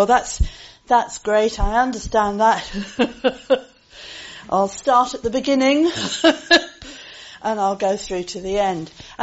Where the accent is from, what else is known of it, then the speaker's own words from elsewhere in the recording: United Kingdom; born there; It's one of the ways that I prove that I'm British, but I'm British because I was born here.